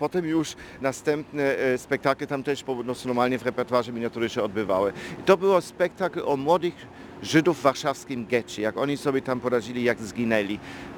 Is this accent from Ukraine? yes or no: no; Germany; Polish is a second language; now in Poland; Jak przyjechałem do Polski to w latach 80., to ja przyjechałem z kraju, z Niemiec, jako Niemiec, znaczy jako człowiek oczywiście różnych narodowości, ale jednak z niemieckim paszportem